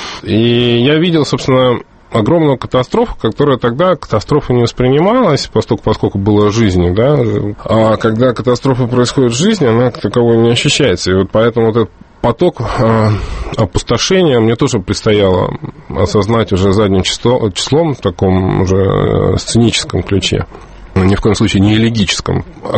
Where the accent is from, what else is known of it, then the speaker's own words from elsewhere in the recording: Absheron, Azerbaijan; now in Russia; Дело все в том, что я вырос на Апшероне, меня оттуда увезли, если быть точным, в 1974 году.